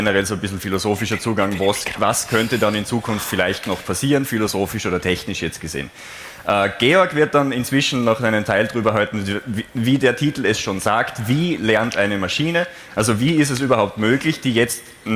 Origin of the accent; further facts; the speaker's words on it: Styria, Austria; accent: Styrian; Sollte entlang des Vortrags mein ausgeprägter steirischer Akzent überhand nehmen, bitte sagt es mal, ich bemühe mich, dass ich Deutsch rede.